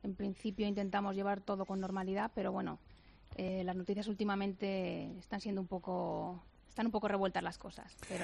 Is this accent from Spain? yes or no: yes; Region of Murcia, Spain; Mi padre es piloto. Es miembro del Ejército del Aire y por eso yo soy murciana.